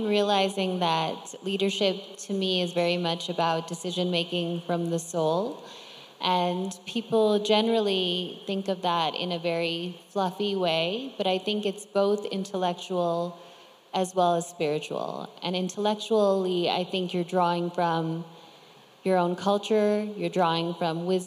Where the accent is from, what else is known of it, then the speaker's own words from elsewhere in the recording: United States; I am American in the sense that I was born there. So I think having grown up in America with the history of the country, there's a very pioneering side of me.